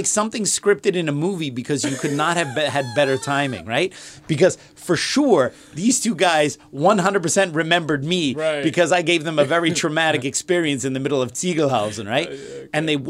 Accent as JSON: {"language": "English", "country": "United States", "lives_now": "Germany", "said": "because they don't know that I'm American. They assume that I'm German."}